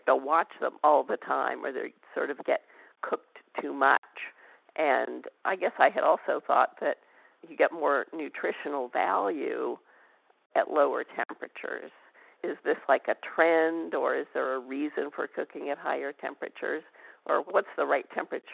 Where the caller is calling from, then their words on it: Decatur, Georgia, United States; Decatur, Georgia.